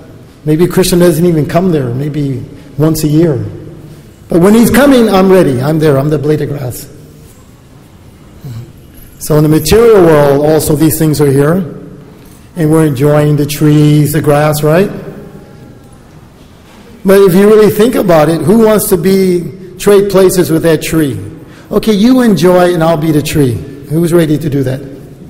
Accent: Chicago, Illinois, United States; say I grew up in Chicago, and when it gets around August, you know, winter is coming.

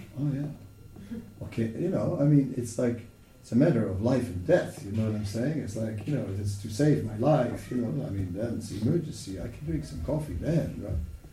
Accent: Netherlands; I'm from the Netherlands and it's a country of boats, you know

